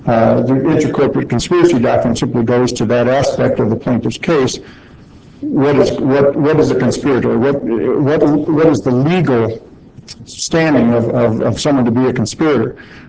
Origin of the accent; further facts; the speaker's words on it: Colorado Springs, Colorado, United States; I'm from Colorado Springs.